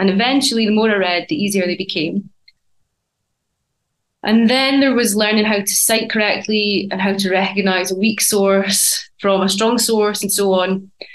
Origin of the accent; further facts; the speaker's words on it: Scotland, United Kingdom; now in China; I am from Scotland